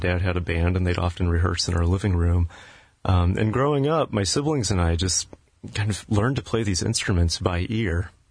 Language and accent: English; Maine, United States; born there; So I was born in Maine, but both of my parents are from Missouri originally